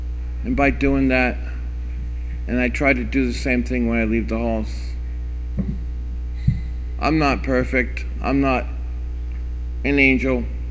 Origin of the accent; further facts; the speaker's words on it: Florida, United States; I was supposed to go to Florida. I grew up in Florida. I went down to see my parents.